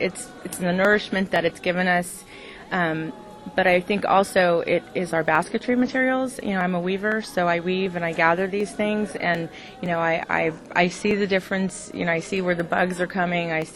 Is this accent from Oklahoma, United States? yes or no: no; Hoopa, California, United States; I was born in Hoopa. I was born and raised in Hoopa, and I've been on the banks of the Klamath and the Trinity Rivers for my whole entire life.